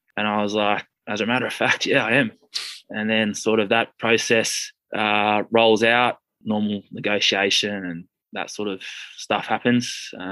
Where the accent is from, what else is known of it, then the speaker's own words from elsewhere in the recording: Canberra, Australian Capital Territory, Australia; Like, I'm from Canberra originally in Australia. So it's a bit of a, like, it's a bigger, like, way bigger country town, but it's sort of the same sort of atmosphere.